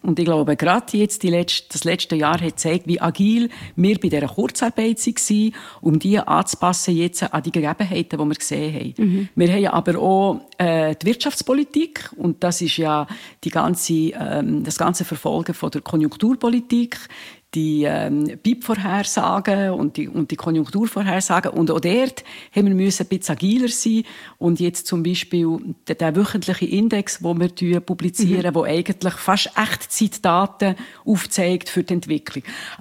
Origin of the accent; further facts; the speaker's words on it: Bern, Switzerland; Eine Bernerin